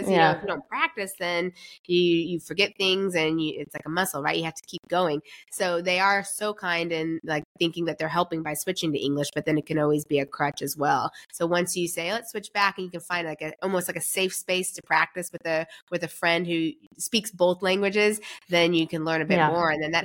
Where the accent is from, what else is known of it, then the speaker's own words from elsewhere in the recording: Florida, United States; now in Portugal; I grew up in Florida, so I like the heat, but we live in the north of Portugal, which I'm fine with.